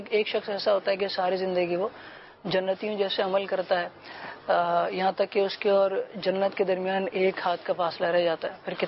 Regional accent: Hyderabad, Sindh, Pakistan; now in Karachi, Pakistan; پیدائش کراچی کی ہے. بچپن ایک سال کا جب میں تھا تو حیدرآباد ہم لوگ شفٹ ہو گئے تھے.

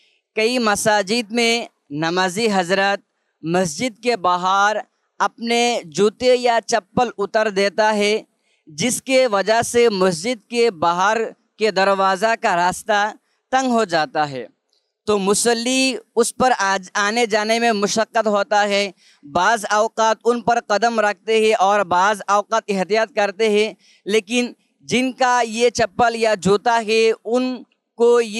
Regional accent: Sylhet, Sylhet Division, Bangladesh; Urdu is a second language; میرا تعلق بنگلہ دیش سلہٹ سے ہے۔

